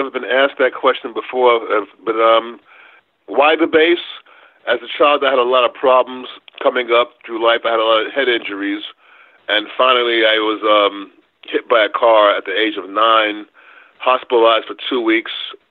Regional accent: New York, United States; We enjoyed playing with each other, and they couldn't believe I was from New York.

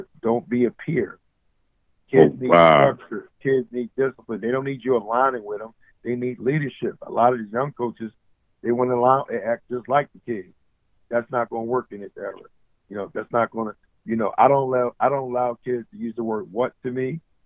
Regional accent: Philadelphia, Pennsylvania, United States; I'm from South Philly.

